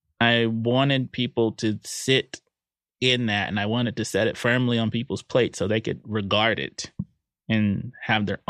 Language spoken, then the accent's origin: English; North Carolina, United States; I'm from North Carolina, so it's the sounds of it are always around, whether you want to hear them or not.